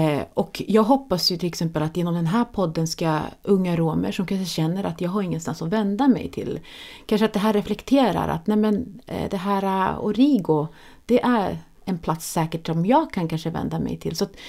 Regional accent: Västerbotten County, Sweden; jag är ju inte invandrare. Jag är född och uppväxt i Västerbotten och har liksom flera generationer. Alltså, vi gjorde en släktforskning och så finns vår generation ända fram till 1600-talet i de regionerna.

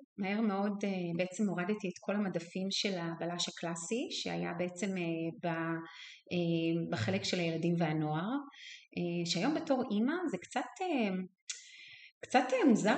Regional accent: Ramat HaSharon, Central District, Israel; אז בעצם גדלתי ברמת השרון וגרתי מול הספרייה הציבורית

